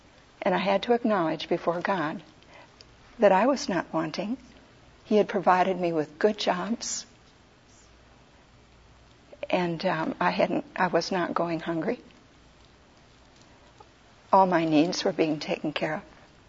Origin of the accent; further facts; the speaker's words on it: Sweden; accent: Swedish; English is a second language; And I still had my Swedish accent.